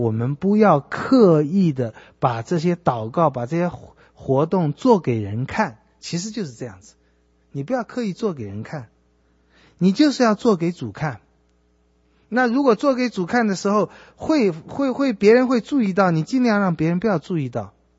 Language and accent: Chinese; China; 这一点我又觉得我们中国人有个很大麻烦，因为中国人也是好面子